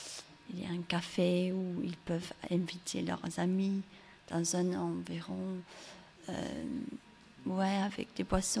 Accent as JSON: {"language": "French", "region": "England", "country": "United Kingdom", "second_language": "French", "said": "je suis anglaise, ma mère est française, alors si je fais des fautes, c'est pour ça"}